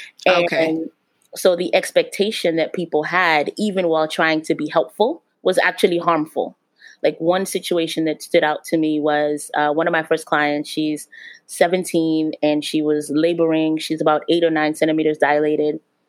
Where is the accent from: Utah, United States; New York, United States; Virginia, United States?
New York, United States; Brooklyn; every time that I was able to go back to Brooklyn, it just felt right. I was raised in Brooklyn.